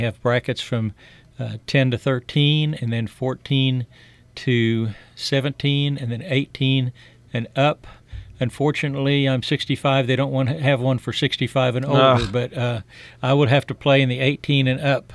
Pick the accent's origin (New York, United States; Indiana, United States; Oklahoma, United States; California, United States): Oklahoma, United States; Bartlesville; I grew up in Bartlesville, and I was unaware that Bartlesville had homeless.